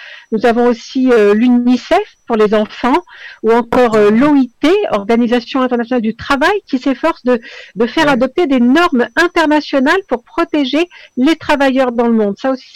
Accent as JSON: {"language": "French", "town": "Marseille", "region": "Provence-Alpes-Côte d'Azur", "country": "France", "lives_now": "Paris, France", "said": "Non, je suis originaire de Marseille, mais je vis à Paris, donc je suis à Paris, là."}